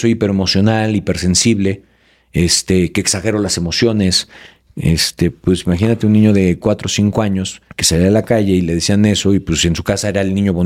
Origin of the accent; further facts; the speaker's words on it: Mexico City, Mexico; born there; Yo nací en Santa María de la Ribera.